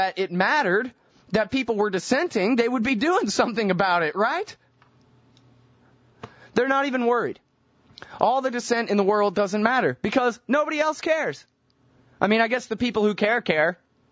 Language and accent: English; United States; I'm just an American.